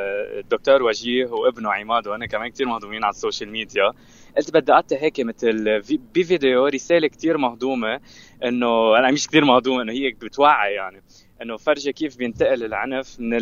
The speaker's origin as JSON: {"language": "Arabic", "country": "Lebanon", "said": "نحن يمكن لبنانية إنه تعودنا على جمال لبنان"}